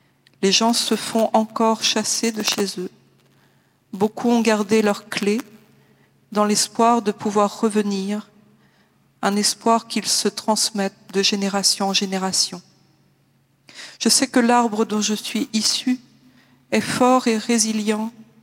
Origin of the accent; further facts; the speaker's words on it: Jerusalem, Palestine; Je suis née et j'ai grandi à Jérusalem. Je suis une chrétienne luthérienne. Vivre comme femme palestinienne a toujours été un défi et rien n'a changé.